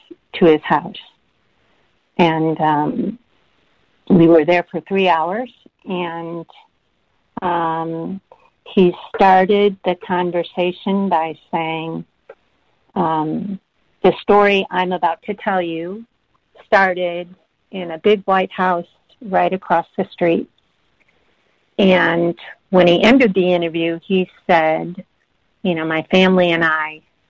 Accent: Michigan, United States; I grew up here in Oakland County, so I knew the crimes well.

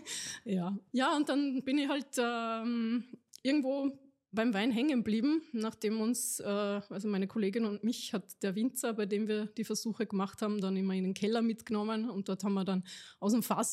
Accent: Upper Austria, Austria; moved away as an adult; now in Vienna, Austria; also ich bin Oberösterreicherin aus dem Innviertel, bin eher mit ziemlich saurem weißen Spritzer sozialisiert.

